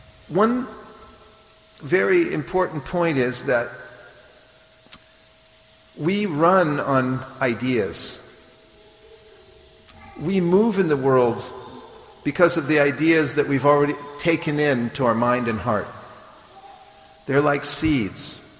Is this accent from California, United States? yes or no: yes; California, United States; I'm from California.